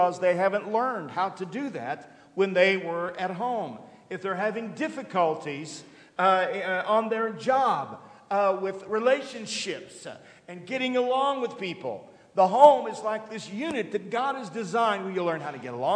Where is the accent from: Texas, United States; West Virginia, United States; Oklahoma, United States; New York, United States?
Oklahoma, United States; We had family reunions, some as I was growing up in Oklahoma, but it was nothing like it is in Southeast Kentucky.